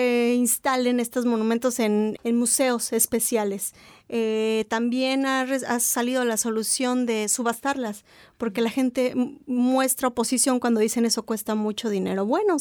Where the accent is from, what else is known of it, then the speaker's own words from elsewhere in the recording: Puebla, Mexico; Yo les comento que en Puebla, donde yo soy, donde yo nací, hay una pirámide hermosa